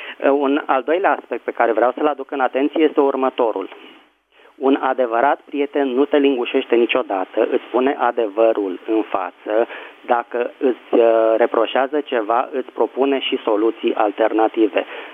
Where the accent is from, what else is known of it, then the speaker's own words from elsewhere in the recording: Bucharest, Romania; din București.